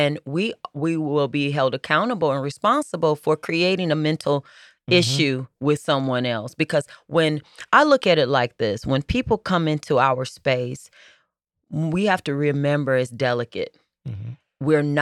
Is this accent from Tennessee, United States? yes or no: no; Joliet, Illinois, United States; also born or lived in Hyde Park; I was born in Joliet and raised in my younger years.